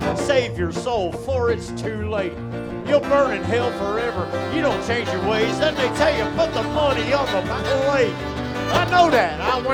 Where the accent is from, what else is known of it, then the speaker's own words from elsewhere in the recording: Eureka Springs, Arkansas, United States; We're from Arkansas, Eureka Springs. And here's a little song about, Arkansas.